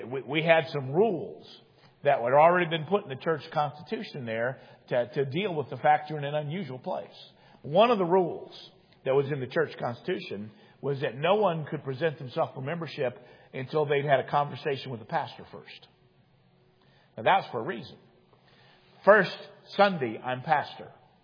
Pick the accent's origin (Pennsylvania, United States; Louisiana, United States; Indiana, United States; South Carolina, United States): Indiana, United States; Indianapolis; born or raised there